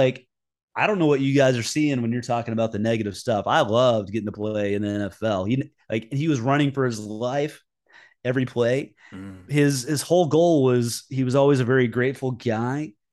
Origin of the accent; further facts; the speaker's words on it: the South, United States; I love that I grew up in the South. I love our summers. I love the people I grew up with.